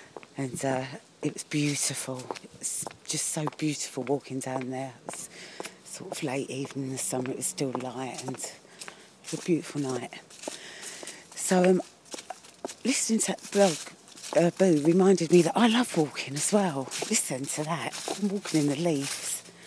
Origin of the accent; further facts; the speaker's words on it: London, United Kingdom; born there; I was born in London, I'm just used to the stars I can see.